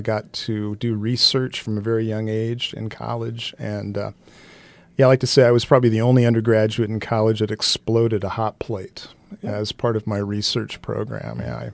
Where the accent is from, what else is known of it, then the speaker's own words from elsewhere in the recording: Iowa, United States; So I grew up in rural Iowa.